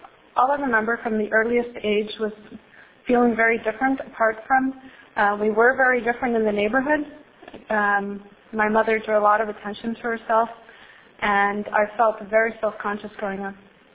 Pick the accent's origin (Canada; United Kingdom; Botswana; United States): Canada; Montreal, Quebec; And so I grew up in Montreal. My family came here when we were about 6 years old, and my sister and I were twins.